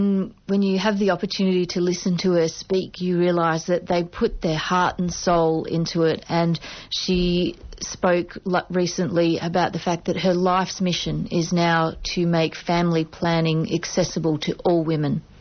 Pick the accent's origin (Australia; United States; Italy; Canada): Australia; Ballarat, Victoria; Oh, I'd had so many opportunities when I was growing up in Ballarat.